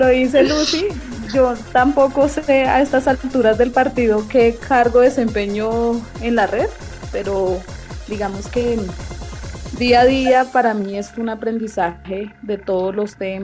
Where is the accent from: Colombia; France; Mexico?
Colombia; Vaupés; soy indígena, hablo dos lenguas, soy de Vaupés y pues actualmente estoy trabajando como tiflóloga en Putumayo.